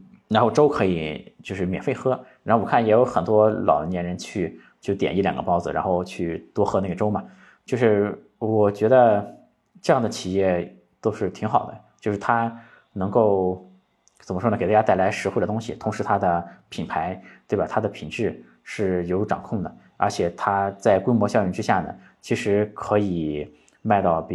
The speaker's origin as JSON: {"language": "Chinese", "town": "Jinan", "region": "Shandong", "country": "China", "tie": "born or raised there", "said": "我前几个月在老家嘛，我老家是山东济南，对吧？"}